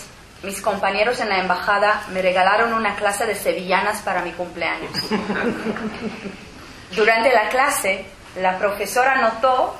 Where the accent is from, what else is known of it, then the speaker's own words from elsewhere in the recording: Israel; Spanish is a second language; now in Madrid, Spain; ¿Cómo podía explicarle que me da miedo decir que soy de Israel cuando me encuentro en un entorno desconocido?